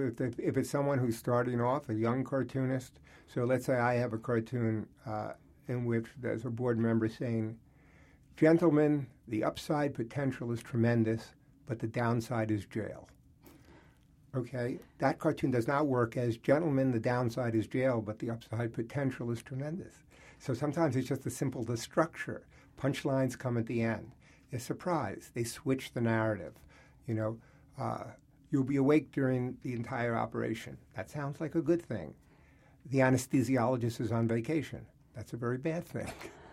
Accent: New York City, New York, United States; I grew up in New York City, in Queens, Jewish culture, very, very focused on achievement and professions and all that.

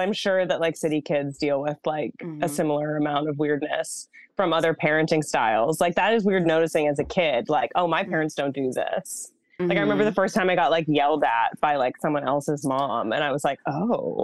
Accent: Massachusetts, United States; I grew up in Massachusetts.

